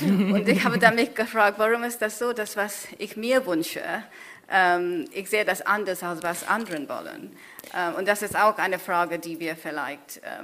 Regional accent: Kenya; German is a second language; Ich habe ein Essay über Neokolonialismus in Kenia geschrieben, wo ich aufgewachsen bin

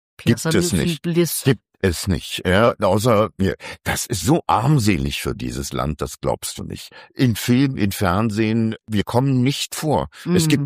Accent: East Germany, Germany; Ich bin Ossi

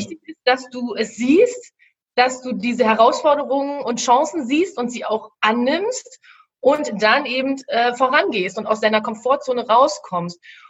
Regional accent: Berlin, Germany; Ich komme ja aus Berlin, ja, ich sag's mal so, wie ich es hier sage

